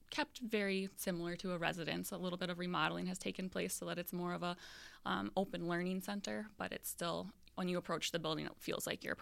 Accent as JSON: {"language": "English", "region": "Montana", "country": "United States", "said": "So I'm originally from Montana. That's where my family is."}